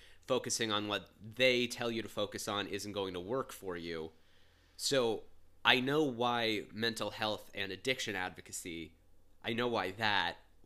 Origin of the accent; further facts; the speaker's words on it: Cincinnati, Ohio, United States; We grew up in Cincinnati, just for those listening.